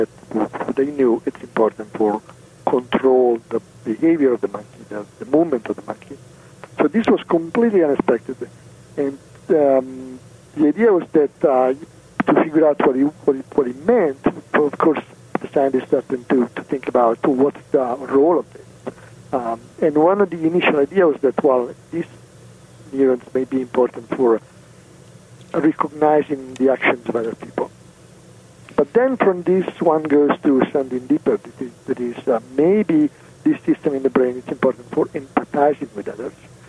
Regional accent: Italy; accent: Italian; English is a second language; moved away as an adult; at some point when I moved from Italy, you can guess I'm Italian from my accent.

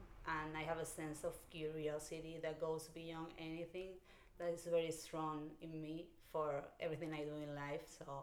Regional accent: Spain; I came from another culture, and also I grew up in Spain, where I was very integrated, but my whole family was from Argentina, so it was a different culture at home and outside.

